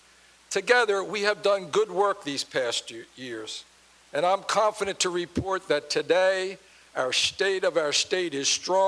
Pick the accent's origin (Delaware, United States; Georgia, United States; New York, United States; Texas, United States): Delaware, United States; Claymont; the old steel mill in the town where I grew up in Claymont.